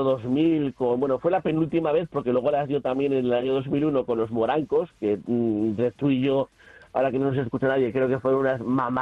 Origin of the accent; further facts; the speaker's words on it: Altsasu, Navarre, Spain; En el cambio del milenio, yo cumplía 18 y fueron las primeras uvas que yo hice a Upasa en mi pueblo, en Altsasu